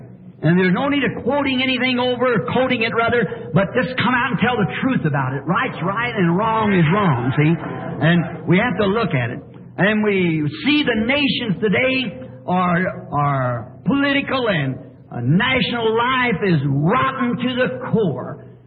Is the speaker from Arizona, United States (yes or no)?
yes; Arizona, United States; I'm from Arizona.